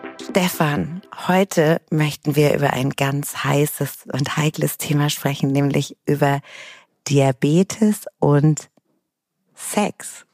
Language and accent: German; Hamburg, Germany; aus Hamburg, meiner Heimat. Da gibt es die nämlich und hier in Hessen nicht.